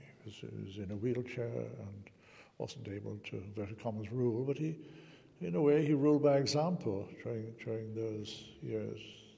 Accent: England, United Kingdom; I said, okay, we're not so good at miracles, Holy Father, I said, as we English are not so good as the Italians.

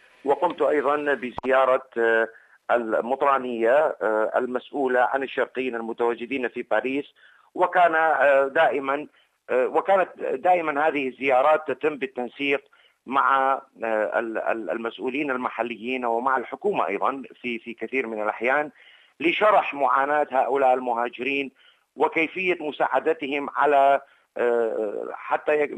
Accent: Iraq; التي تعود لا بالخير على بلادنا العراق

